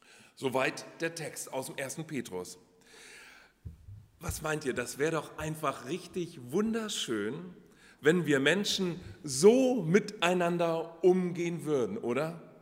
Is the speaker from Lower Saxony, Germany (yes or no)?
yes; Stadthagen, Lower Saxony, Germany; auch in Stadthagen nicht, wo ich herkomme.